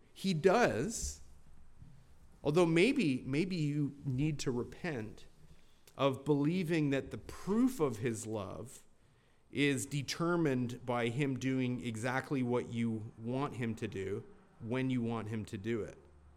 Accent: Canada; Now, as a Canadian who's married to a Southerner

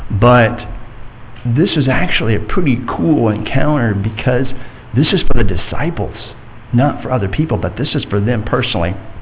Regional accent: Texas, United States; And yes, I am proudly a Texan.

